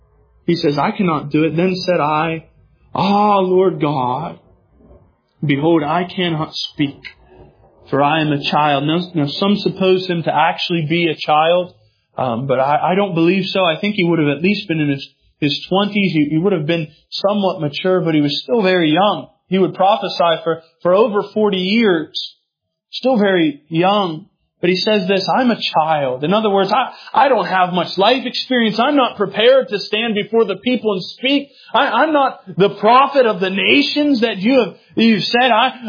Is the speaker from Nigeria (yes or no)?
no; United States; I'm an American, so I'm a mutt.